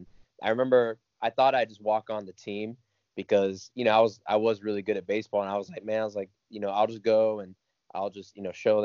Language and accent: English; Parrish, Florida, United States; Yeah, so I was born down in Manatee County in Parrish, Florida. It's like a small 1 mile town, you know, a 2-lane road and just a bunch of farms and whatnot. And I was going to school up in Tampa